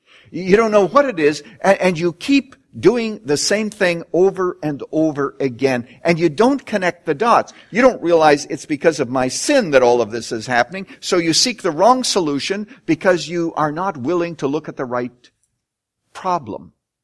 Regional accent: Saskatchewan, Canada; When I was a boy growing up in Saskatchewan, I usually don't mention that word because most Americans have no idea where it is, but out on the prairies

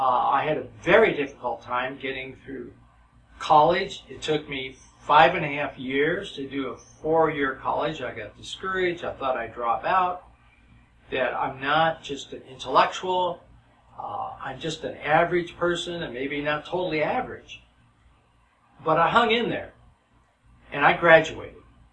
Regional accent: Los Angeles, California, United States; Now, I grew up totally in Los Angeles. I knew nothing about rural America and nothing about logging and cowboys.

